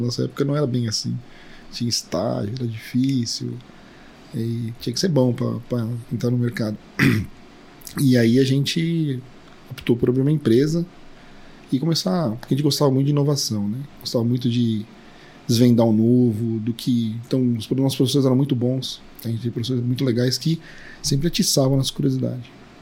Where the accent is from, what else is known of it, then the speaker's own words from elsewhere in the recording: Jarinu, São Paulo, Brazil; Nasci em São Paulo e mudei para minha família toda do interior de São Paulo, chama Jarinu, a cidade.